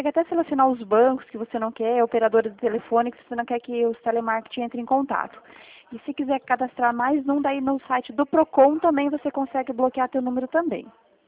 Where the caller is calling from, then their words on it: Toledo, Paraná, Brazil; Mas eu falo aqui de Toledo, no Paraná, mas a … é do Rio Grande do Sul.